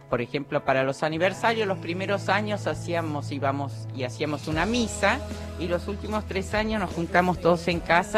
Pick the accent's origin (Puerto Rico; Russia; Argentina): Argentina; Villa Ballester, Buenos Aires Province; Yo me crié en Villa Ballester.